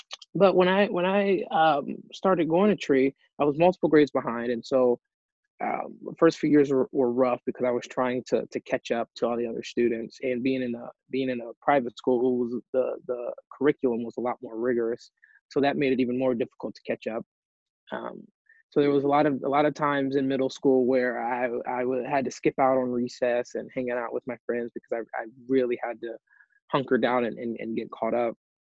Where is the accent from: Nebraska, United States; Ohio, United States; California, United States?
Ohio, United States; Columbus; But yeah, like you said, I grew up in Columbus, Ohio. And I was attending public school, Columbus City Public Schools.